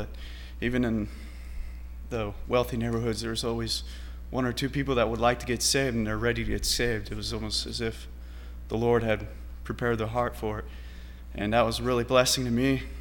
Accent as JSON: {"language": "English", "town": "Rochester", "region": "New York", "country": "United States", "said": "I'm from Rochester, New York."}